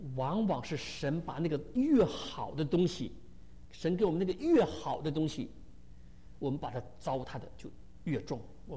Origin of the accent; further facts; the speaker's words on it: China; 我小的时候，我跟着我的母亲下放到农村，所以我从小是农村长大的。